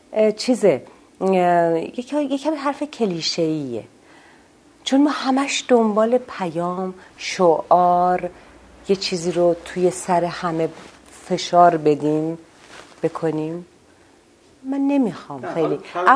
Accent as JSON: {"language": "Persian", "country": "Iran", "said": "من ایرانیم و تو ایران ما از نظر عرفان و معنا چیزی کم نداریم"}